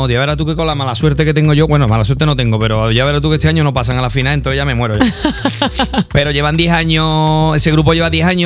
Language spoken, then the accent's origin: Spanish; Cádiz, Andalusia, Spain; Me suena mucho porque yo como gaditano, estar en una comparsa